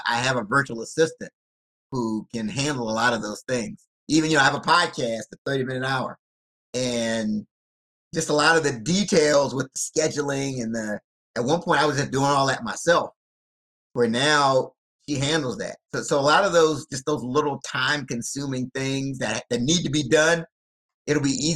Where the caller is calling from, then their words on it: Clinton, Maryland, United States; I'm 20 minutes. I'm 20 minutes from the city. I'm at Clinton, Maryland is the name of my area. So we're 20 minutes from D.C.